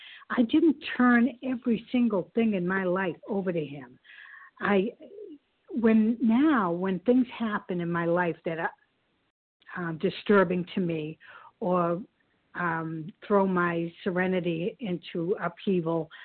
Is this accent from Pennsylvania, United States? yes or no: no; Massachusetts, United States; I'm from Cape Cod, Massachusetts.